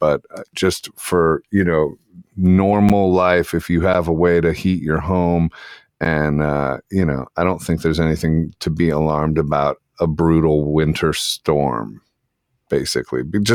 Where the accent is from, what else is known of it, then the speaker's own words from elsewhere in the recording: Ohio, United States; also born or lived in New York; I grew up in Ohio, and every year there would be blizzards that would completely bury all the cars in the street. I mean, it was Ohio, and then New York